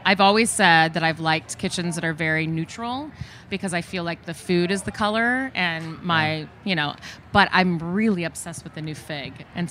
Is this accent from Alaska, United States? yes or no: no; Long Beach, California, United States; now in Los Angeles, United States; I grew up in Long Beach. So that's my world. My family's still there.